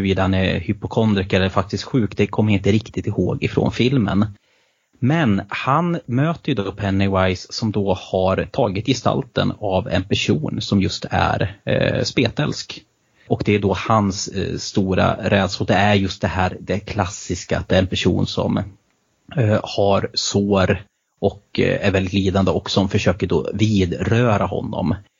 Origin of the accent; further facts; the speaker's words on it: Kilafors, Gävleborg County, Sweden; now in Bollnäs, Sweden; jag bor i Bollnäs och jag är från Kilafors från början som är en väldigt liten ort som är mest välkänt för Hårgasägnen.